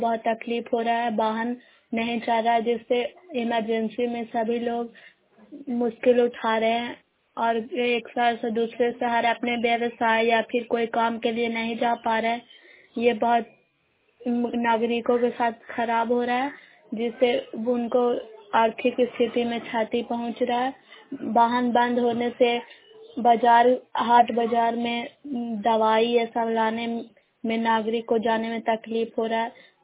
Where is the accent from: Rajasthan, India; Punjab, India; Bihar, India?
Bihar, India; ग्राम bearing post Makrata जय नालंदा की निवासी हूँ।